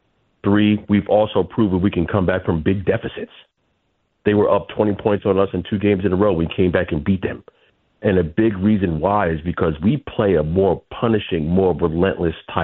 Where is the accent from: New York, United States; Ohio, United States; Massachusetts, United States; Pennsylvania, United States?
New York, United States; Yonkers; So, yeah, you know, I'm originally from Yonkers, New York, so obviously the Knicks are my team.